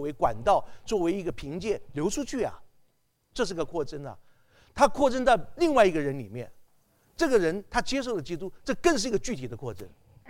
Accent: Taiwan; also born or lived in South America; now in United States; 我从台湾来的，后来我就到南美洲去一段时间，然后今天现在到美国

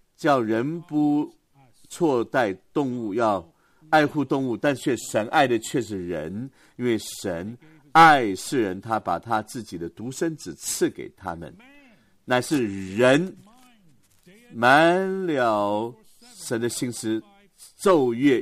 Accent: Los Angeles, California, United States; 我是从天使之城来的，洛杉矶 Los Angeles 就是天使之城而来。

